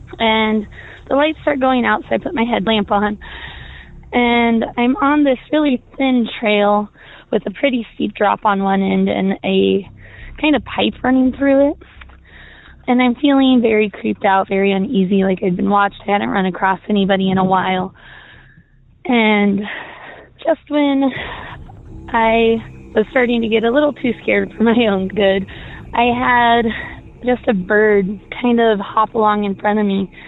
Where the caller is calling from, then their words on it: Colorado, United States; I'm calling from Colorado, but in regards to Southern California, Altadena, actually.